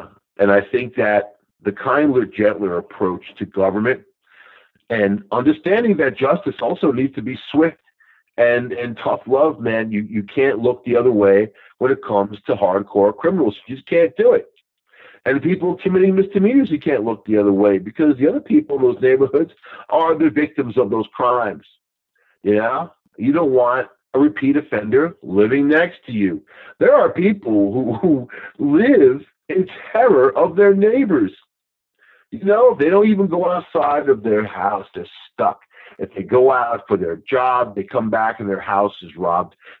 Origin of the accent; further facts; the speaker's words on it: New York, United States; I was from Nassau County, the next county over.